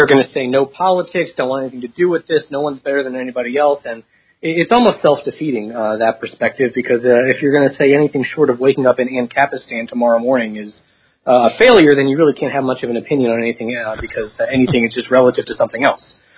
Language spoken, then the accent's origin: English; United States; Well, I'm an American college student, first of all.